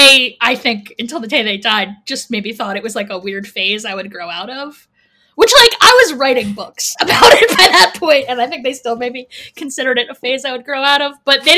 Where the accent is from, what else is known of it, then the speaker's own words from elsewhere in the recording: Pennsylvania, United States; I am not from the South. I am from Amish country in Pennsylvania.